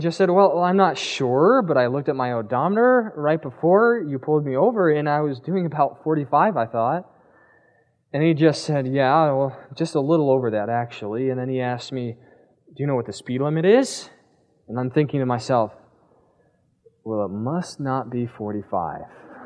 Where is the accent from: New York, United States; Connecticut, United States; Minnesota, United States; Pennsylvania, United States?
Pennsylvania, United States; now in California, United States; So it didn't matter I was from Pennsylvania, didn't get to the DMV office yet